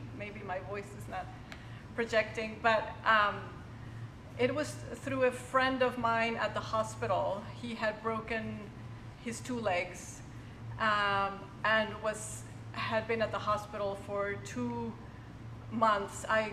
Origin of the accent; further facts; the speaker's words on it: Mexico; I'm from Mexico originally